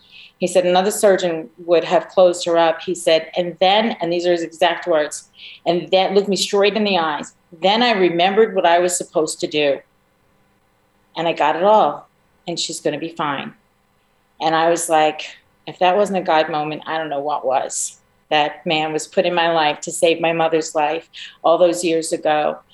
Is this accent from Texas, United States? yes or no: no; Long Island, New York, United States; now in Pennsylvania, United States; And so I live in Pennsylvania. She lived on Long Island. I grew up on Long Island, and I was about 3 hours away.